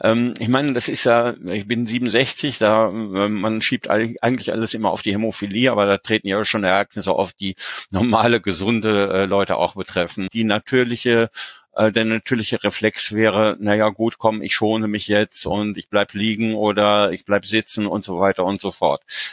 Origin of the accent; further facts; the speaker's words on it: North Rhine-Westphalia, Germany; Ich bin 1955 geboren, bin in der Nähe von Paderborn aufgewachsen